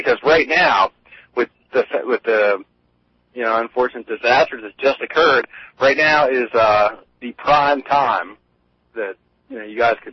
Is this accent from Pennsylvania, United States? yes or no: yes; Philadelphia, Pennsylvania, United States; You'll notice I don't have a Maine accent. I'm from Philadelphia.